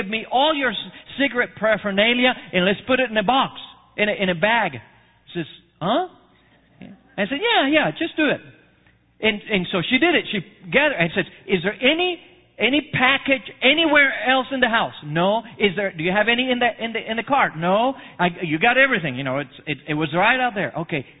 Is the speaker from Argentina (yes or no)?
yes; Argentina; I was born and raised in Argentina. Let me tell you this. Argentina is heaven as far as meat is concerned.